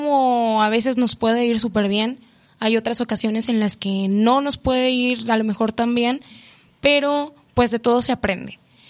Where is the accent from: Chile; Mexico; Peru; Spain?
Mexico; es la música mexicana, que nos representa, vaya, como mexicanos, ¿no?